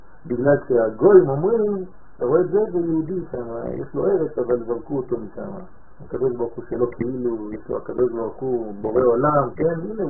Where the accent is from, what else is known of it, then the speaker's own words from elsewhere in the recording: France; now in Israel; אנחנו עלינו מצרפת. אנחנו יודעים על מה מדברים. יש לנו יתרון על אלה שנולדו פה. מה היתרון? שאנחנו היינו בחוץ